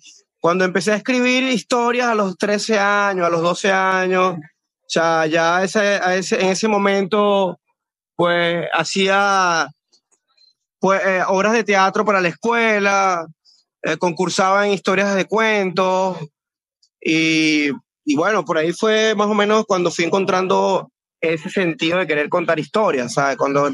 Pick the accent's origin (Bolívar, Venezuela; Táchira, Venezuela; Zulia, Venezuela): Bolívar, Venezuela; San Félix; also born or lived in Puerto Ordaz; yo soy del 1984, nací en San Félix, en una parroquia que se llama La Costa, y bueno, me he criado, pues, entre Puerto Ordaz y San Félix toda mi vida. También, pues, he viajado mucho, así que, pues, soy un viajero que nació en Guayana.